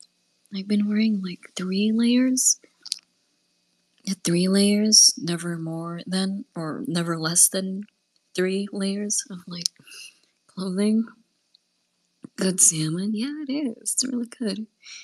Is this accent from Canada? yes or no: yes; Canada; As a Canadian, I'm ashamed to be in the same country as Chill.